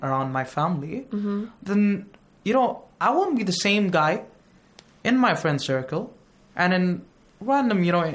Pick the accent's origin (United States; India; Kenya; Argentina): India; from India.